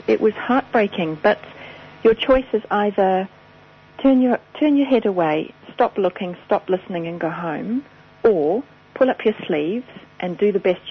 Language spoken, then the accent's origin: English; New Zealand; I'm a Kiwi girl.